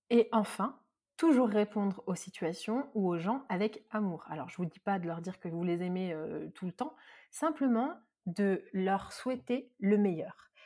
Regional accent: Marseille, Provence-Alpes-Côte d'Azur, France; je suis une vraie Marseillaise et j'exagère tout

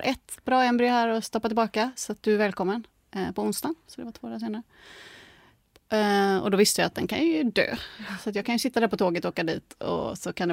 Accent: Gothenburg, Västra Götaland County, Sweden; now in Stockholm, Sweden; jag är från Göteborg egentligen

